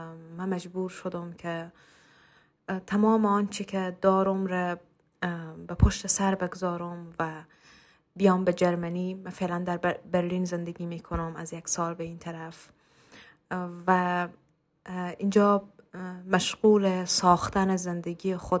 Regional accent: Afghanistan; zani 30 sale, ahl Afghanistan va farzand jang. مثل همه هم نسل های خود در جنگ متولد شدم، در جنگ پرورش یافتم

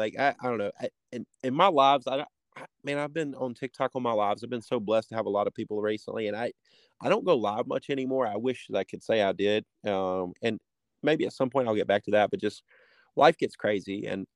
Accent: North Carolina, United States; now in Texas, United States; but back home, I'm from the East Coast, you know, from North Carolina, yeah, originally. And here in Texas, it's hard to find my favorite drink

